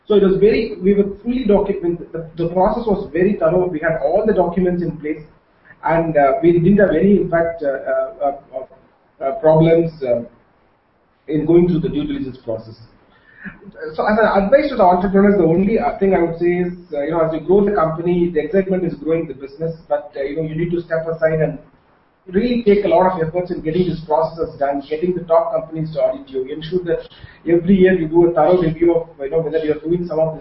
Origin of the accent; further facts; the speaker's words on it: Sivakasi, Tamil Nadu, India; also born or lived in Bangalore; I was born in Shivakasi, but did my first initial education in Bangalore and then moved to Shivakasi again. And I studied in Tamil medium, switched on again to Bangalore because my father was working in Bangalore and my mother was working in Shivakasi.